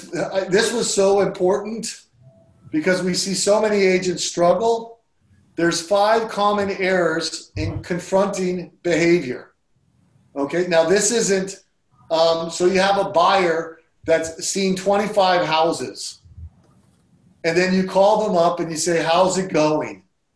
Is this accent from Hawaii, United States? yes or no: yes; Hawaii, United States; now in Georgia, United States; I grew up in Hawaii and we didn't have moles. I got here to Georgia and we had moles.